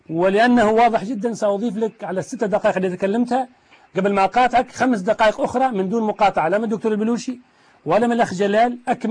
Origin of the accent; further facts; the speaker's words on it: Tunisia; عندنا في تونس